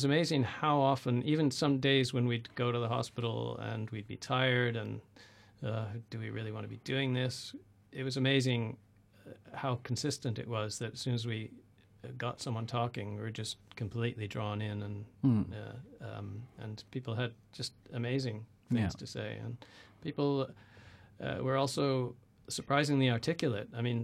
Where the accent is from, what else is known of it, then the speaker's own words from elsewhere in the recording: Canada; now in London, United Kingdom; Yes, I wouldn't disown my Canadianness.